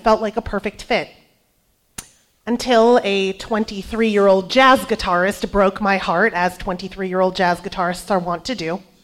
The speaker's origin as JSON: {"language": "English", "region": "Michigan", "country": "United States", "said": "there was another person from my home state of Michigan"}